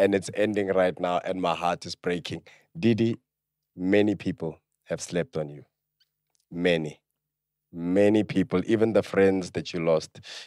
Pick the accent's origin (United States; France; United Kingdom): United States; the South; And because we're people from the South, we want to give you this as a token of our appreciation